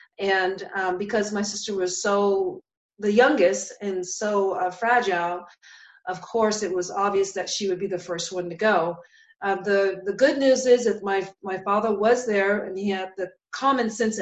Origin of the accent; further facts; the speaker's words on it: Boston, Massachusetts, United States; now in Layton, United States; So, I was born and raised in Boston, Mass. I currently live in Salt Lake City, Utah, actually Layton, Utah.